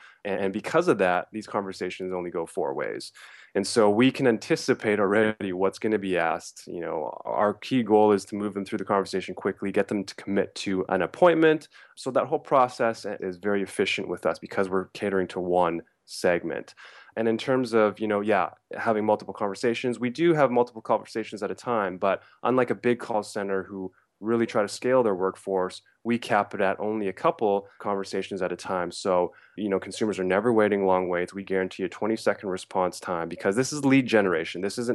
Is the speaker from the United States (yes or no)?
no; Canada; And it's because we're Canadian. It's the mentality.